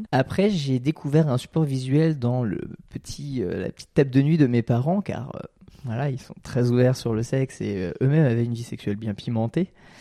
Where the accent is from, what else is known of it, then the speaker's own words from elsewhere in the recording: Île-de-France, France; je viens de la Cambrousse, je viens d'un petit bled de Seine-et-Marne